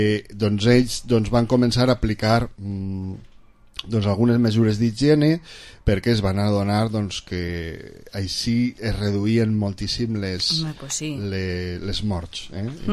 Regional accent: Vila-real, Valencian Community, Spain; born there; jo vaig néixer a Vila-real, però me van dur a Castelló

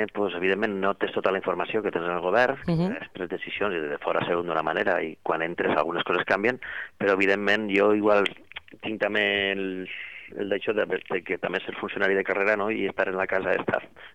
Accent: Vila-real, Valencian Community, Spain

